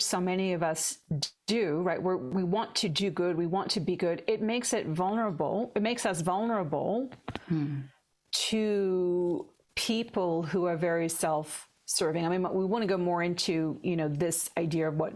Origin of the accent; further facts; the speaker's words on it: Australia; now in United States; See, I've lived in the States for 20 years. As I hear your Aussie voice, you're going to start to call out the Aussie in me.